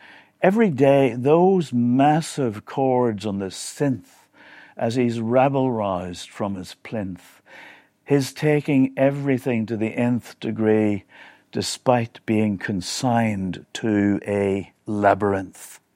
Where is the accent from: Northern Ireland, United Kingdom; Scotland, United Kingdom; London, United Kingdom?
Northern Ireland, United Kingdom; I'm from Northern Ireland, part of the United Kingdom, of course